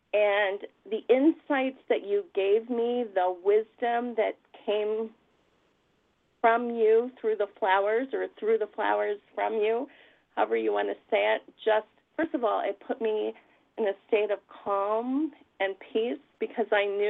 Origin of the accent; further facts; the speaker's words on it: Saratoga Springs, New York, United States; first of all, I wanted to tell you I'm from Saratoga Springs, New York.